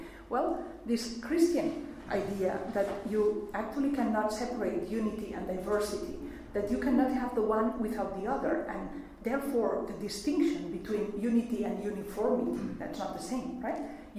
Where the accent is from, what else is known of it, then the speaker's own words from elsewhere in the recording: Barcelona, Catalonia, Spain; born there; English is a second language; also born or lived in United States; I came from the United States. I'm born in Barcelona, but I had gone there to do my training in medicine, in infectious diseases.